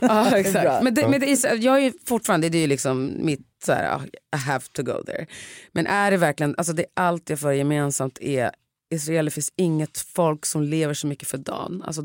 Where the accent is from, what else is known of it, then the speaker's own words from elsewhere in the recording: Sweden; jag är ändå uppvuxen i Sverige. Så att, och det är ändå liksom, jag är släkt över hela världen.